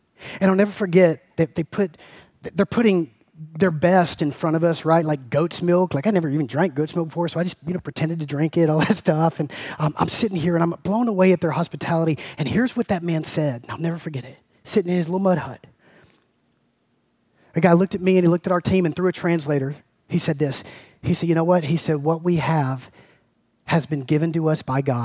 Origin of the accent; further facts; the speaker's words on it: United States; as an American living in the suburbs of Atlanta